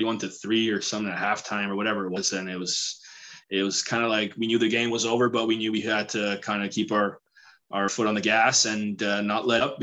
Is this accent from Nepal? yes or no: no; Montreal, Quebec, Canada; I'm from Montreal